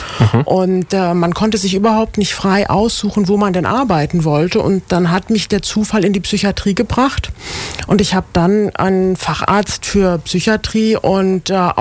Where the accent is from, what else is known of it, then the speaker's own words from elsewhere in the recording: Rostock, Mecklenburg-Vorpommern, Germany; moved away as an adult; ich bin eigentlich in Mecklenburg geboren. Mhm. Und bin jetzt 51 Jahre alt und komme aus Rostock und habe dort auch studiert.